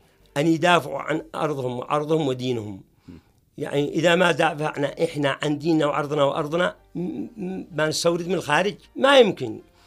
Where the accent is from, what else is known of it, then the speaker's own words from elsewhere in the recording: Yemen; إذا أنا يمني منكم فيكم مش مصدقني